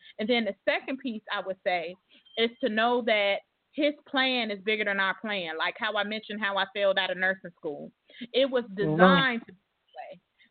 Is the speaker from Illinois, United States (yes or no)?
yes; Chicago, Illinois, United States; I'm a girl from Roseland. I'm a girl from the south side of Chicago, Chicago Public School